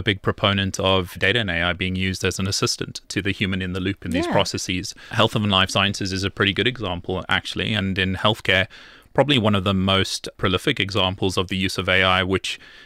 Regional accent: South Africa; I am originally from South Africa, born and raised, so a proud South African.

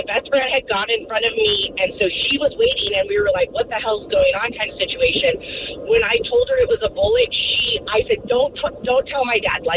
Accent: Arizona, United States; now in Washington, United States; So I'm from Arizona and live in Washington.

